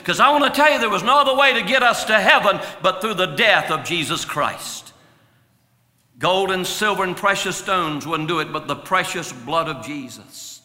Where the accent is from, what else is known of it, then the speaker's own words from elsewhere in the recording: Georgia, United States; I'm from Twiggs County, Georgia. You don't get any more redneck than Twiggs County.